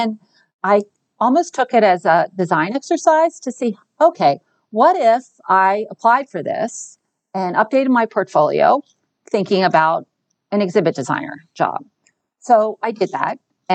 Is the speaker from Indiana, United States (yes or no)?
no; Baltimore, Maryland, United States; now in Pittsburgh, United States; I was living and working in Baltimore, my hometown. And then I found my way to Pittsburgh.